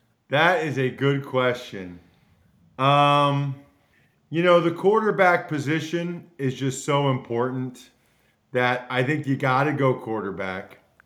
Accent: West Reading, Pennsylvania, United States; And look, Kerry Collins is from my hometown.

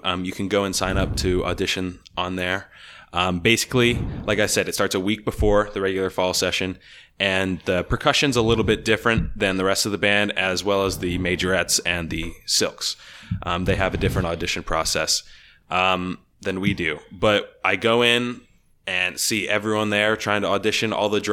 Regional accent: Camp Hill, Pennsylvania, United States; So I'm from Camp Hill, Pennsylvania, right down the road. I played in the band at Cumberland Valley High School for 4 years.

